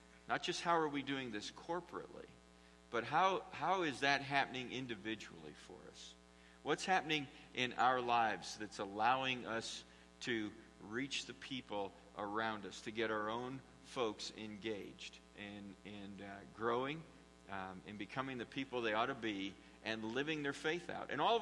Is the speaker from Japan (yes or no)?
no; Syracuse, New York, United States; I'm a diehard Syracuse University fan. I grew up in Syracuse.